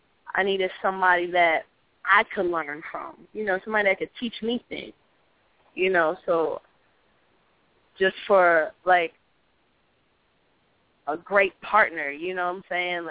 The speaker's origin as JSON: {"language": "English", "region": "Georgia", "country": "United States", "tie": "born or raised there", "said": "but I'm from Georgia. I went to high school out here. Middle school, elementary school. This is where I'm from, born and raised."}